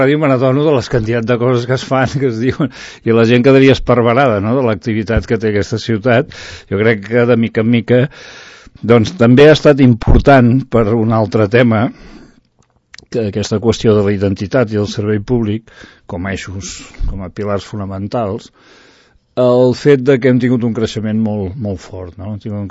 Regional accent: Girona, Catalonia, Spain; now in Sant Cugat, Spain; quan m'han preguntat tu d'on ets, pues jo dic que soc de Sant Cugat, he viscut més anys a Sant Cugat que a Girona, no? Tot i, abans deia que era de Girona, però ara ja no té cap sentit dir que soc de Girona, perquè no m'hi sento, no? Em sento d'aquí

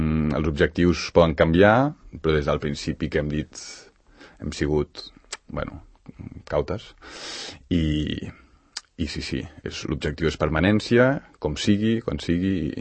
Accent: Cerdanyola del Vallès, Catalonia, Spain; I, bueno, jo sóc de Cerdanyola, val? Format a Cerdanyola, però em van acollir aquí

